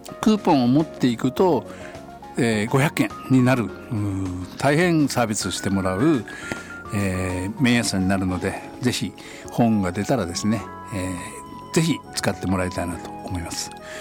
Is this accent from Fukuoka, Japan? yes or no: yes; Fukuoka, Japan; 結構僕は福岡生まれで福岡育ちなんで、ちゃんぽんがすごい好きで